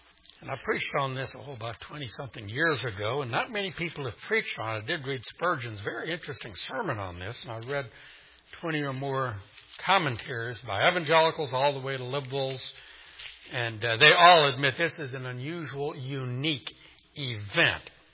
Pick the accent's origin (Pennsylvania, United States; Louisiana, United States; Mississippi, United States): Louisiana, United States; New Orleans; You know, I'm from New Orleans, and New Orleans is 10 feet below sea level